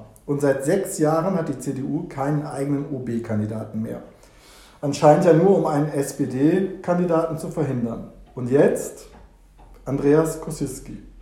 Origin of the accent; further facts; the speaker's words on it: Cologne, North Rhine-Westphalia, Germany; ich als Kölner in dieser selbstverliebten Stadt